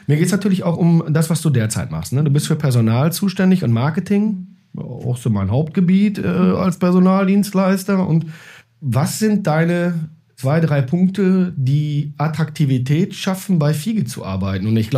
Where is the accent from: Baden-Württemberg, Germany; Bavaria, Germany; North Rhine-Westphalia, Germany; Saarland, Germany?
North Rhine-Westphalia, Germany; Recklinghausen; now in Bochum, Germany; ich bin vor 20 Jahren nach Bochum gezogen und komme aus Recklinghausen